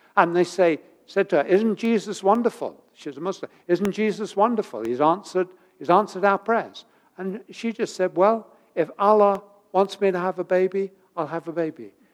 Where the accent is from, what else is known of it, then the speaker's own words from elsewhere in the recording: England, United Kingdom; I grew up in England. It was not a very Christian country at that time.